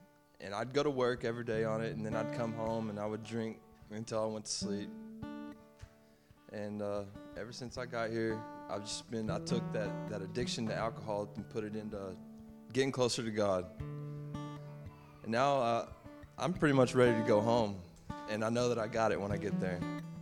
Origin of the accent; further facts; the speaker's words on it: Fort Worth, Texas, United States; I'm from Fort Worth